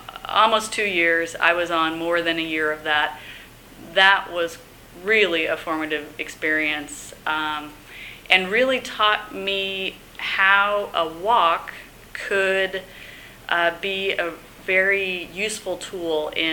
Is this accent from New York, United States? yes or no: no; Los Angeles, California, United States; born there; now in Portland, United States; I was born in 1962 in Los Angeles.